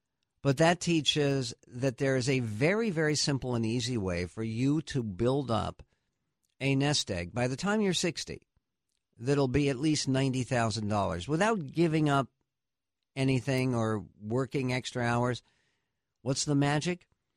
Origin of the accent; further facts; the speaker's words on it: United States; As an American, I should be free to share and discuss scripture and teachings of my beloved prophet.